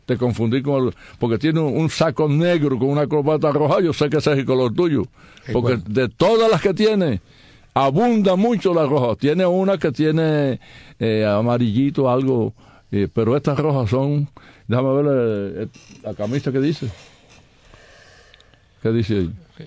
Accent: Cuba; moved away; Salí de Cuba en 62. Esa es la edad que tengo. Tengo, ¿cuánto es, Rafael? 51 años, ¿no? Esa es mi edad.

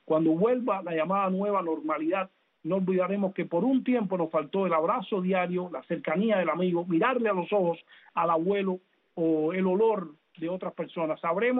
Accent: Cuba; nosotros como cubanos

